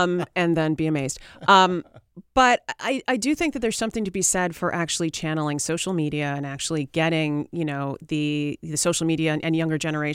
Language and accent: English; Chicago, Illinois, United States; I grew up in Chicago. We had the Dan Ryan Woods.